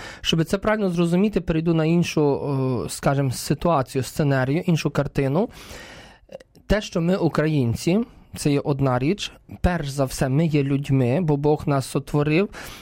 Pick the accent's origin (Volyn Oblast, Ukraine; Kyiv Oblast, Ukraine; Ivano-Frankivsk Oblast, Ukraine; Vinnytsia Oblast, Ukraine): Kyiv Oblast, Ukraine; Brovary; also born or lived in Bedrykivtsi; я є з Броварів, я є з орденом Паулінів, я народився в Бедриківці, я на Україні живу, я є римо-католицький священник